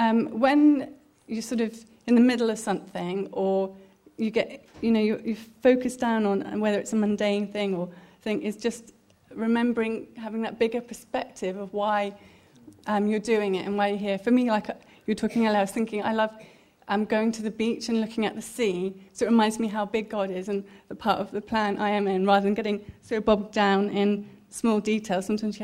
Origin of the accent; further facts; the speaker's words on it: London, United Kingdom; moved away as an adult; now in Swansea, United Kingdom; I'm originally from London, Surrey way, and I came to Swansea about 20 years ago. To university.